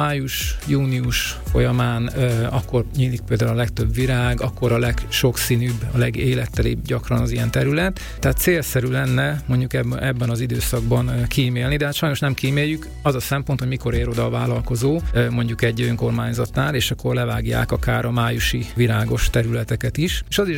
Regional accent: Debrecen, Hajdú-Bihar, Hungary; Én Debrecen egyik lakótelepén nőttem fel

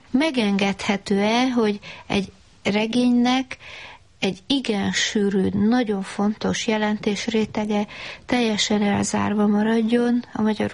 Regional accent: Transylvania, Romania; Úgy érzem, hogy mi, akik Erdélyből jövünk, tudunk románul

